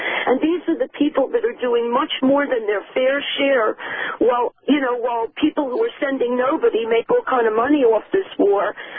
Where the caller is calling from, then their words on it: New York, United States; I'm calling from Long Island